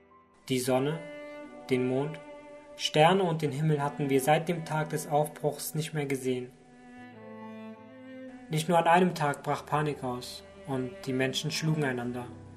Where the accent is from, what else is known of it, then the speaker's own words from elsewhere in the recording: Syria; moved away; Ich komme nämlich aus Syrien und dort wird kein Weihnachten gefeiert.